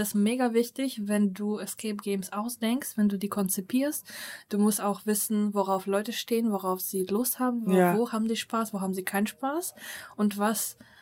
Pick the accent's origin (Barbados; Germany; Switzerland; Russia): Russia; Ich bin in Russland aufgewachsen, ich meine.